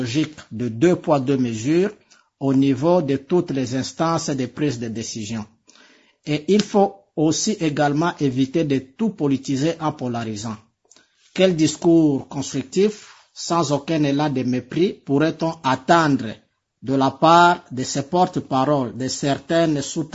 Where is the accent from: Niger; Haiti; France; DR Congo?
DR Congo